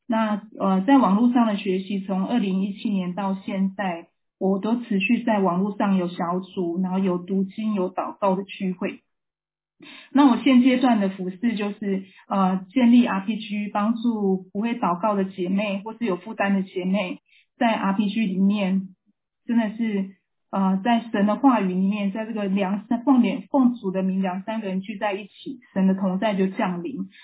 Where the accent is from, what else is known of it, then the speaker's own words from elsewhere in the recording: Taiwan; 我是来自台湾。那我是在一个传统的华人的家庭背景长大的，就是我是家中第一个信耶稣的